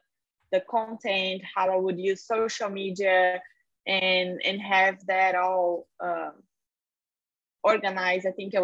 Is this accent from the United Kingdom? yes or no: no; Brazil; now in United States; because I'm from Brazil, I didn't know that many people in the US.